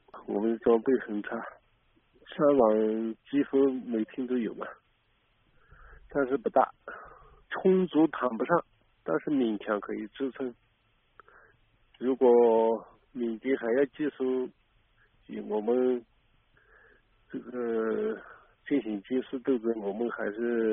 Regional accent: Kokang, Shan State, Myanmar; 都是我们果敢当地的土生土长的子弟组成的

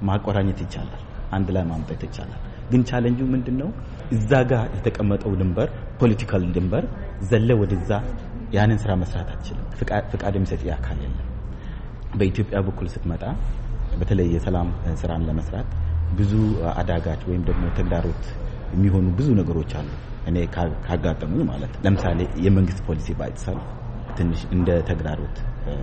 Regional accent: Kibish, Southern Nations, Nationalities, and Peoples' Region, Ethiopia; ተወልጄ ያደግኩት ኪቢሽ የምትባል የድንበር ከተማ ነው። ኪቢሽ ማለት በደቡብ ክልል ደቡብ ኦሞ ዞን በኛንጋቶም ወረዳ በኬንያ በኢትዮጵያና በደቡብ ሱዳን ድንበር መካከል የምትኖር ትንሽ

